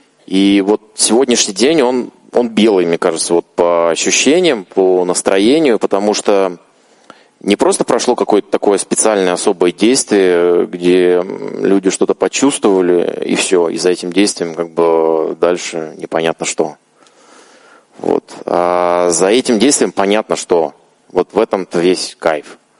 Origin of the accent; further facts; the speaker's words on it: Moscow, Russia; Я из Москвы, но прилетел сейчас из Татарстана.